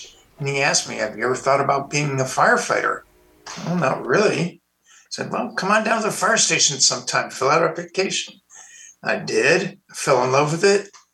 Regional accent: Chicago, Illinois, United States; born there; also born or lived in East Coast / West Coast; Well, I was born in Chicago, but I lived all over the country because my dad was a Korean Navy guy. So I lived East Coast, West Coast, but now I'm back here in the Midwest.

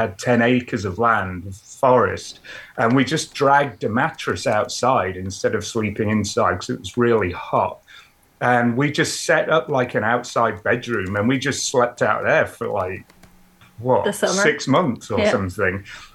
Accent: Sheffield, Yorkshire and the Humber, United Kingdom; So I was born in Sheffield, England, which is in the north in County of Yorkshire.

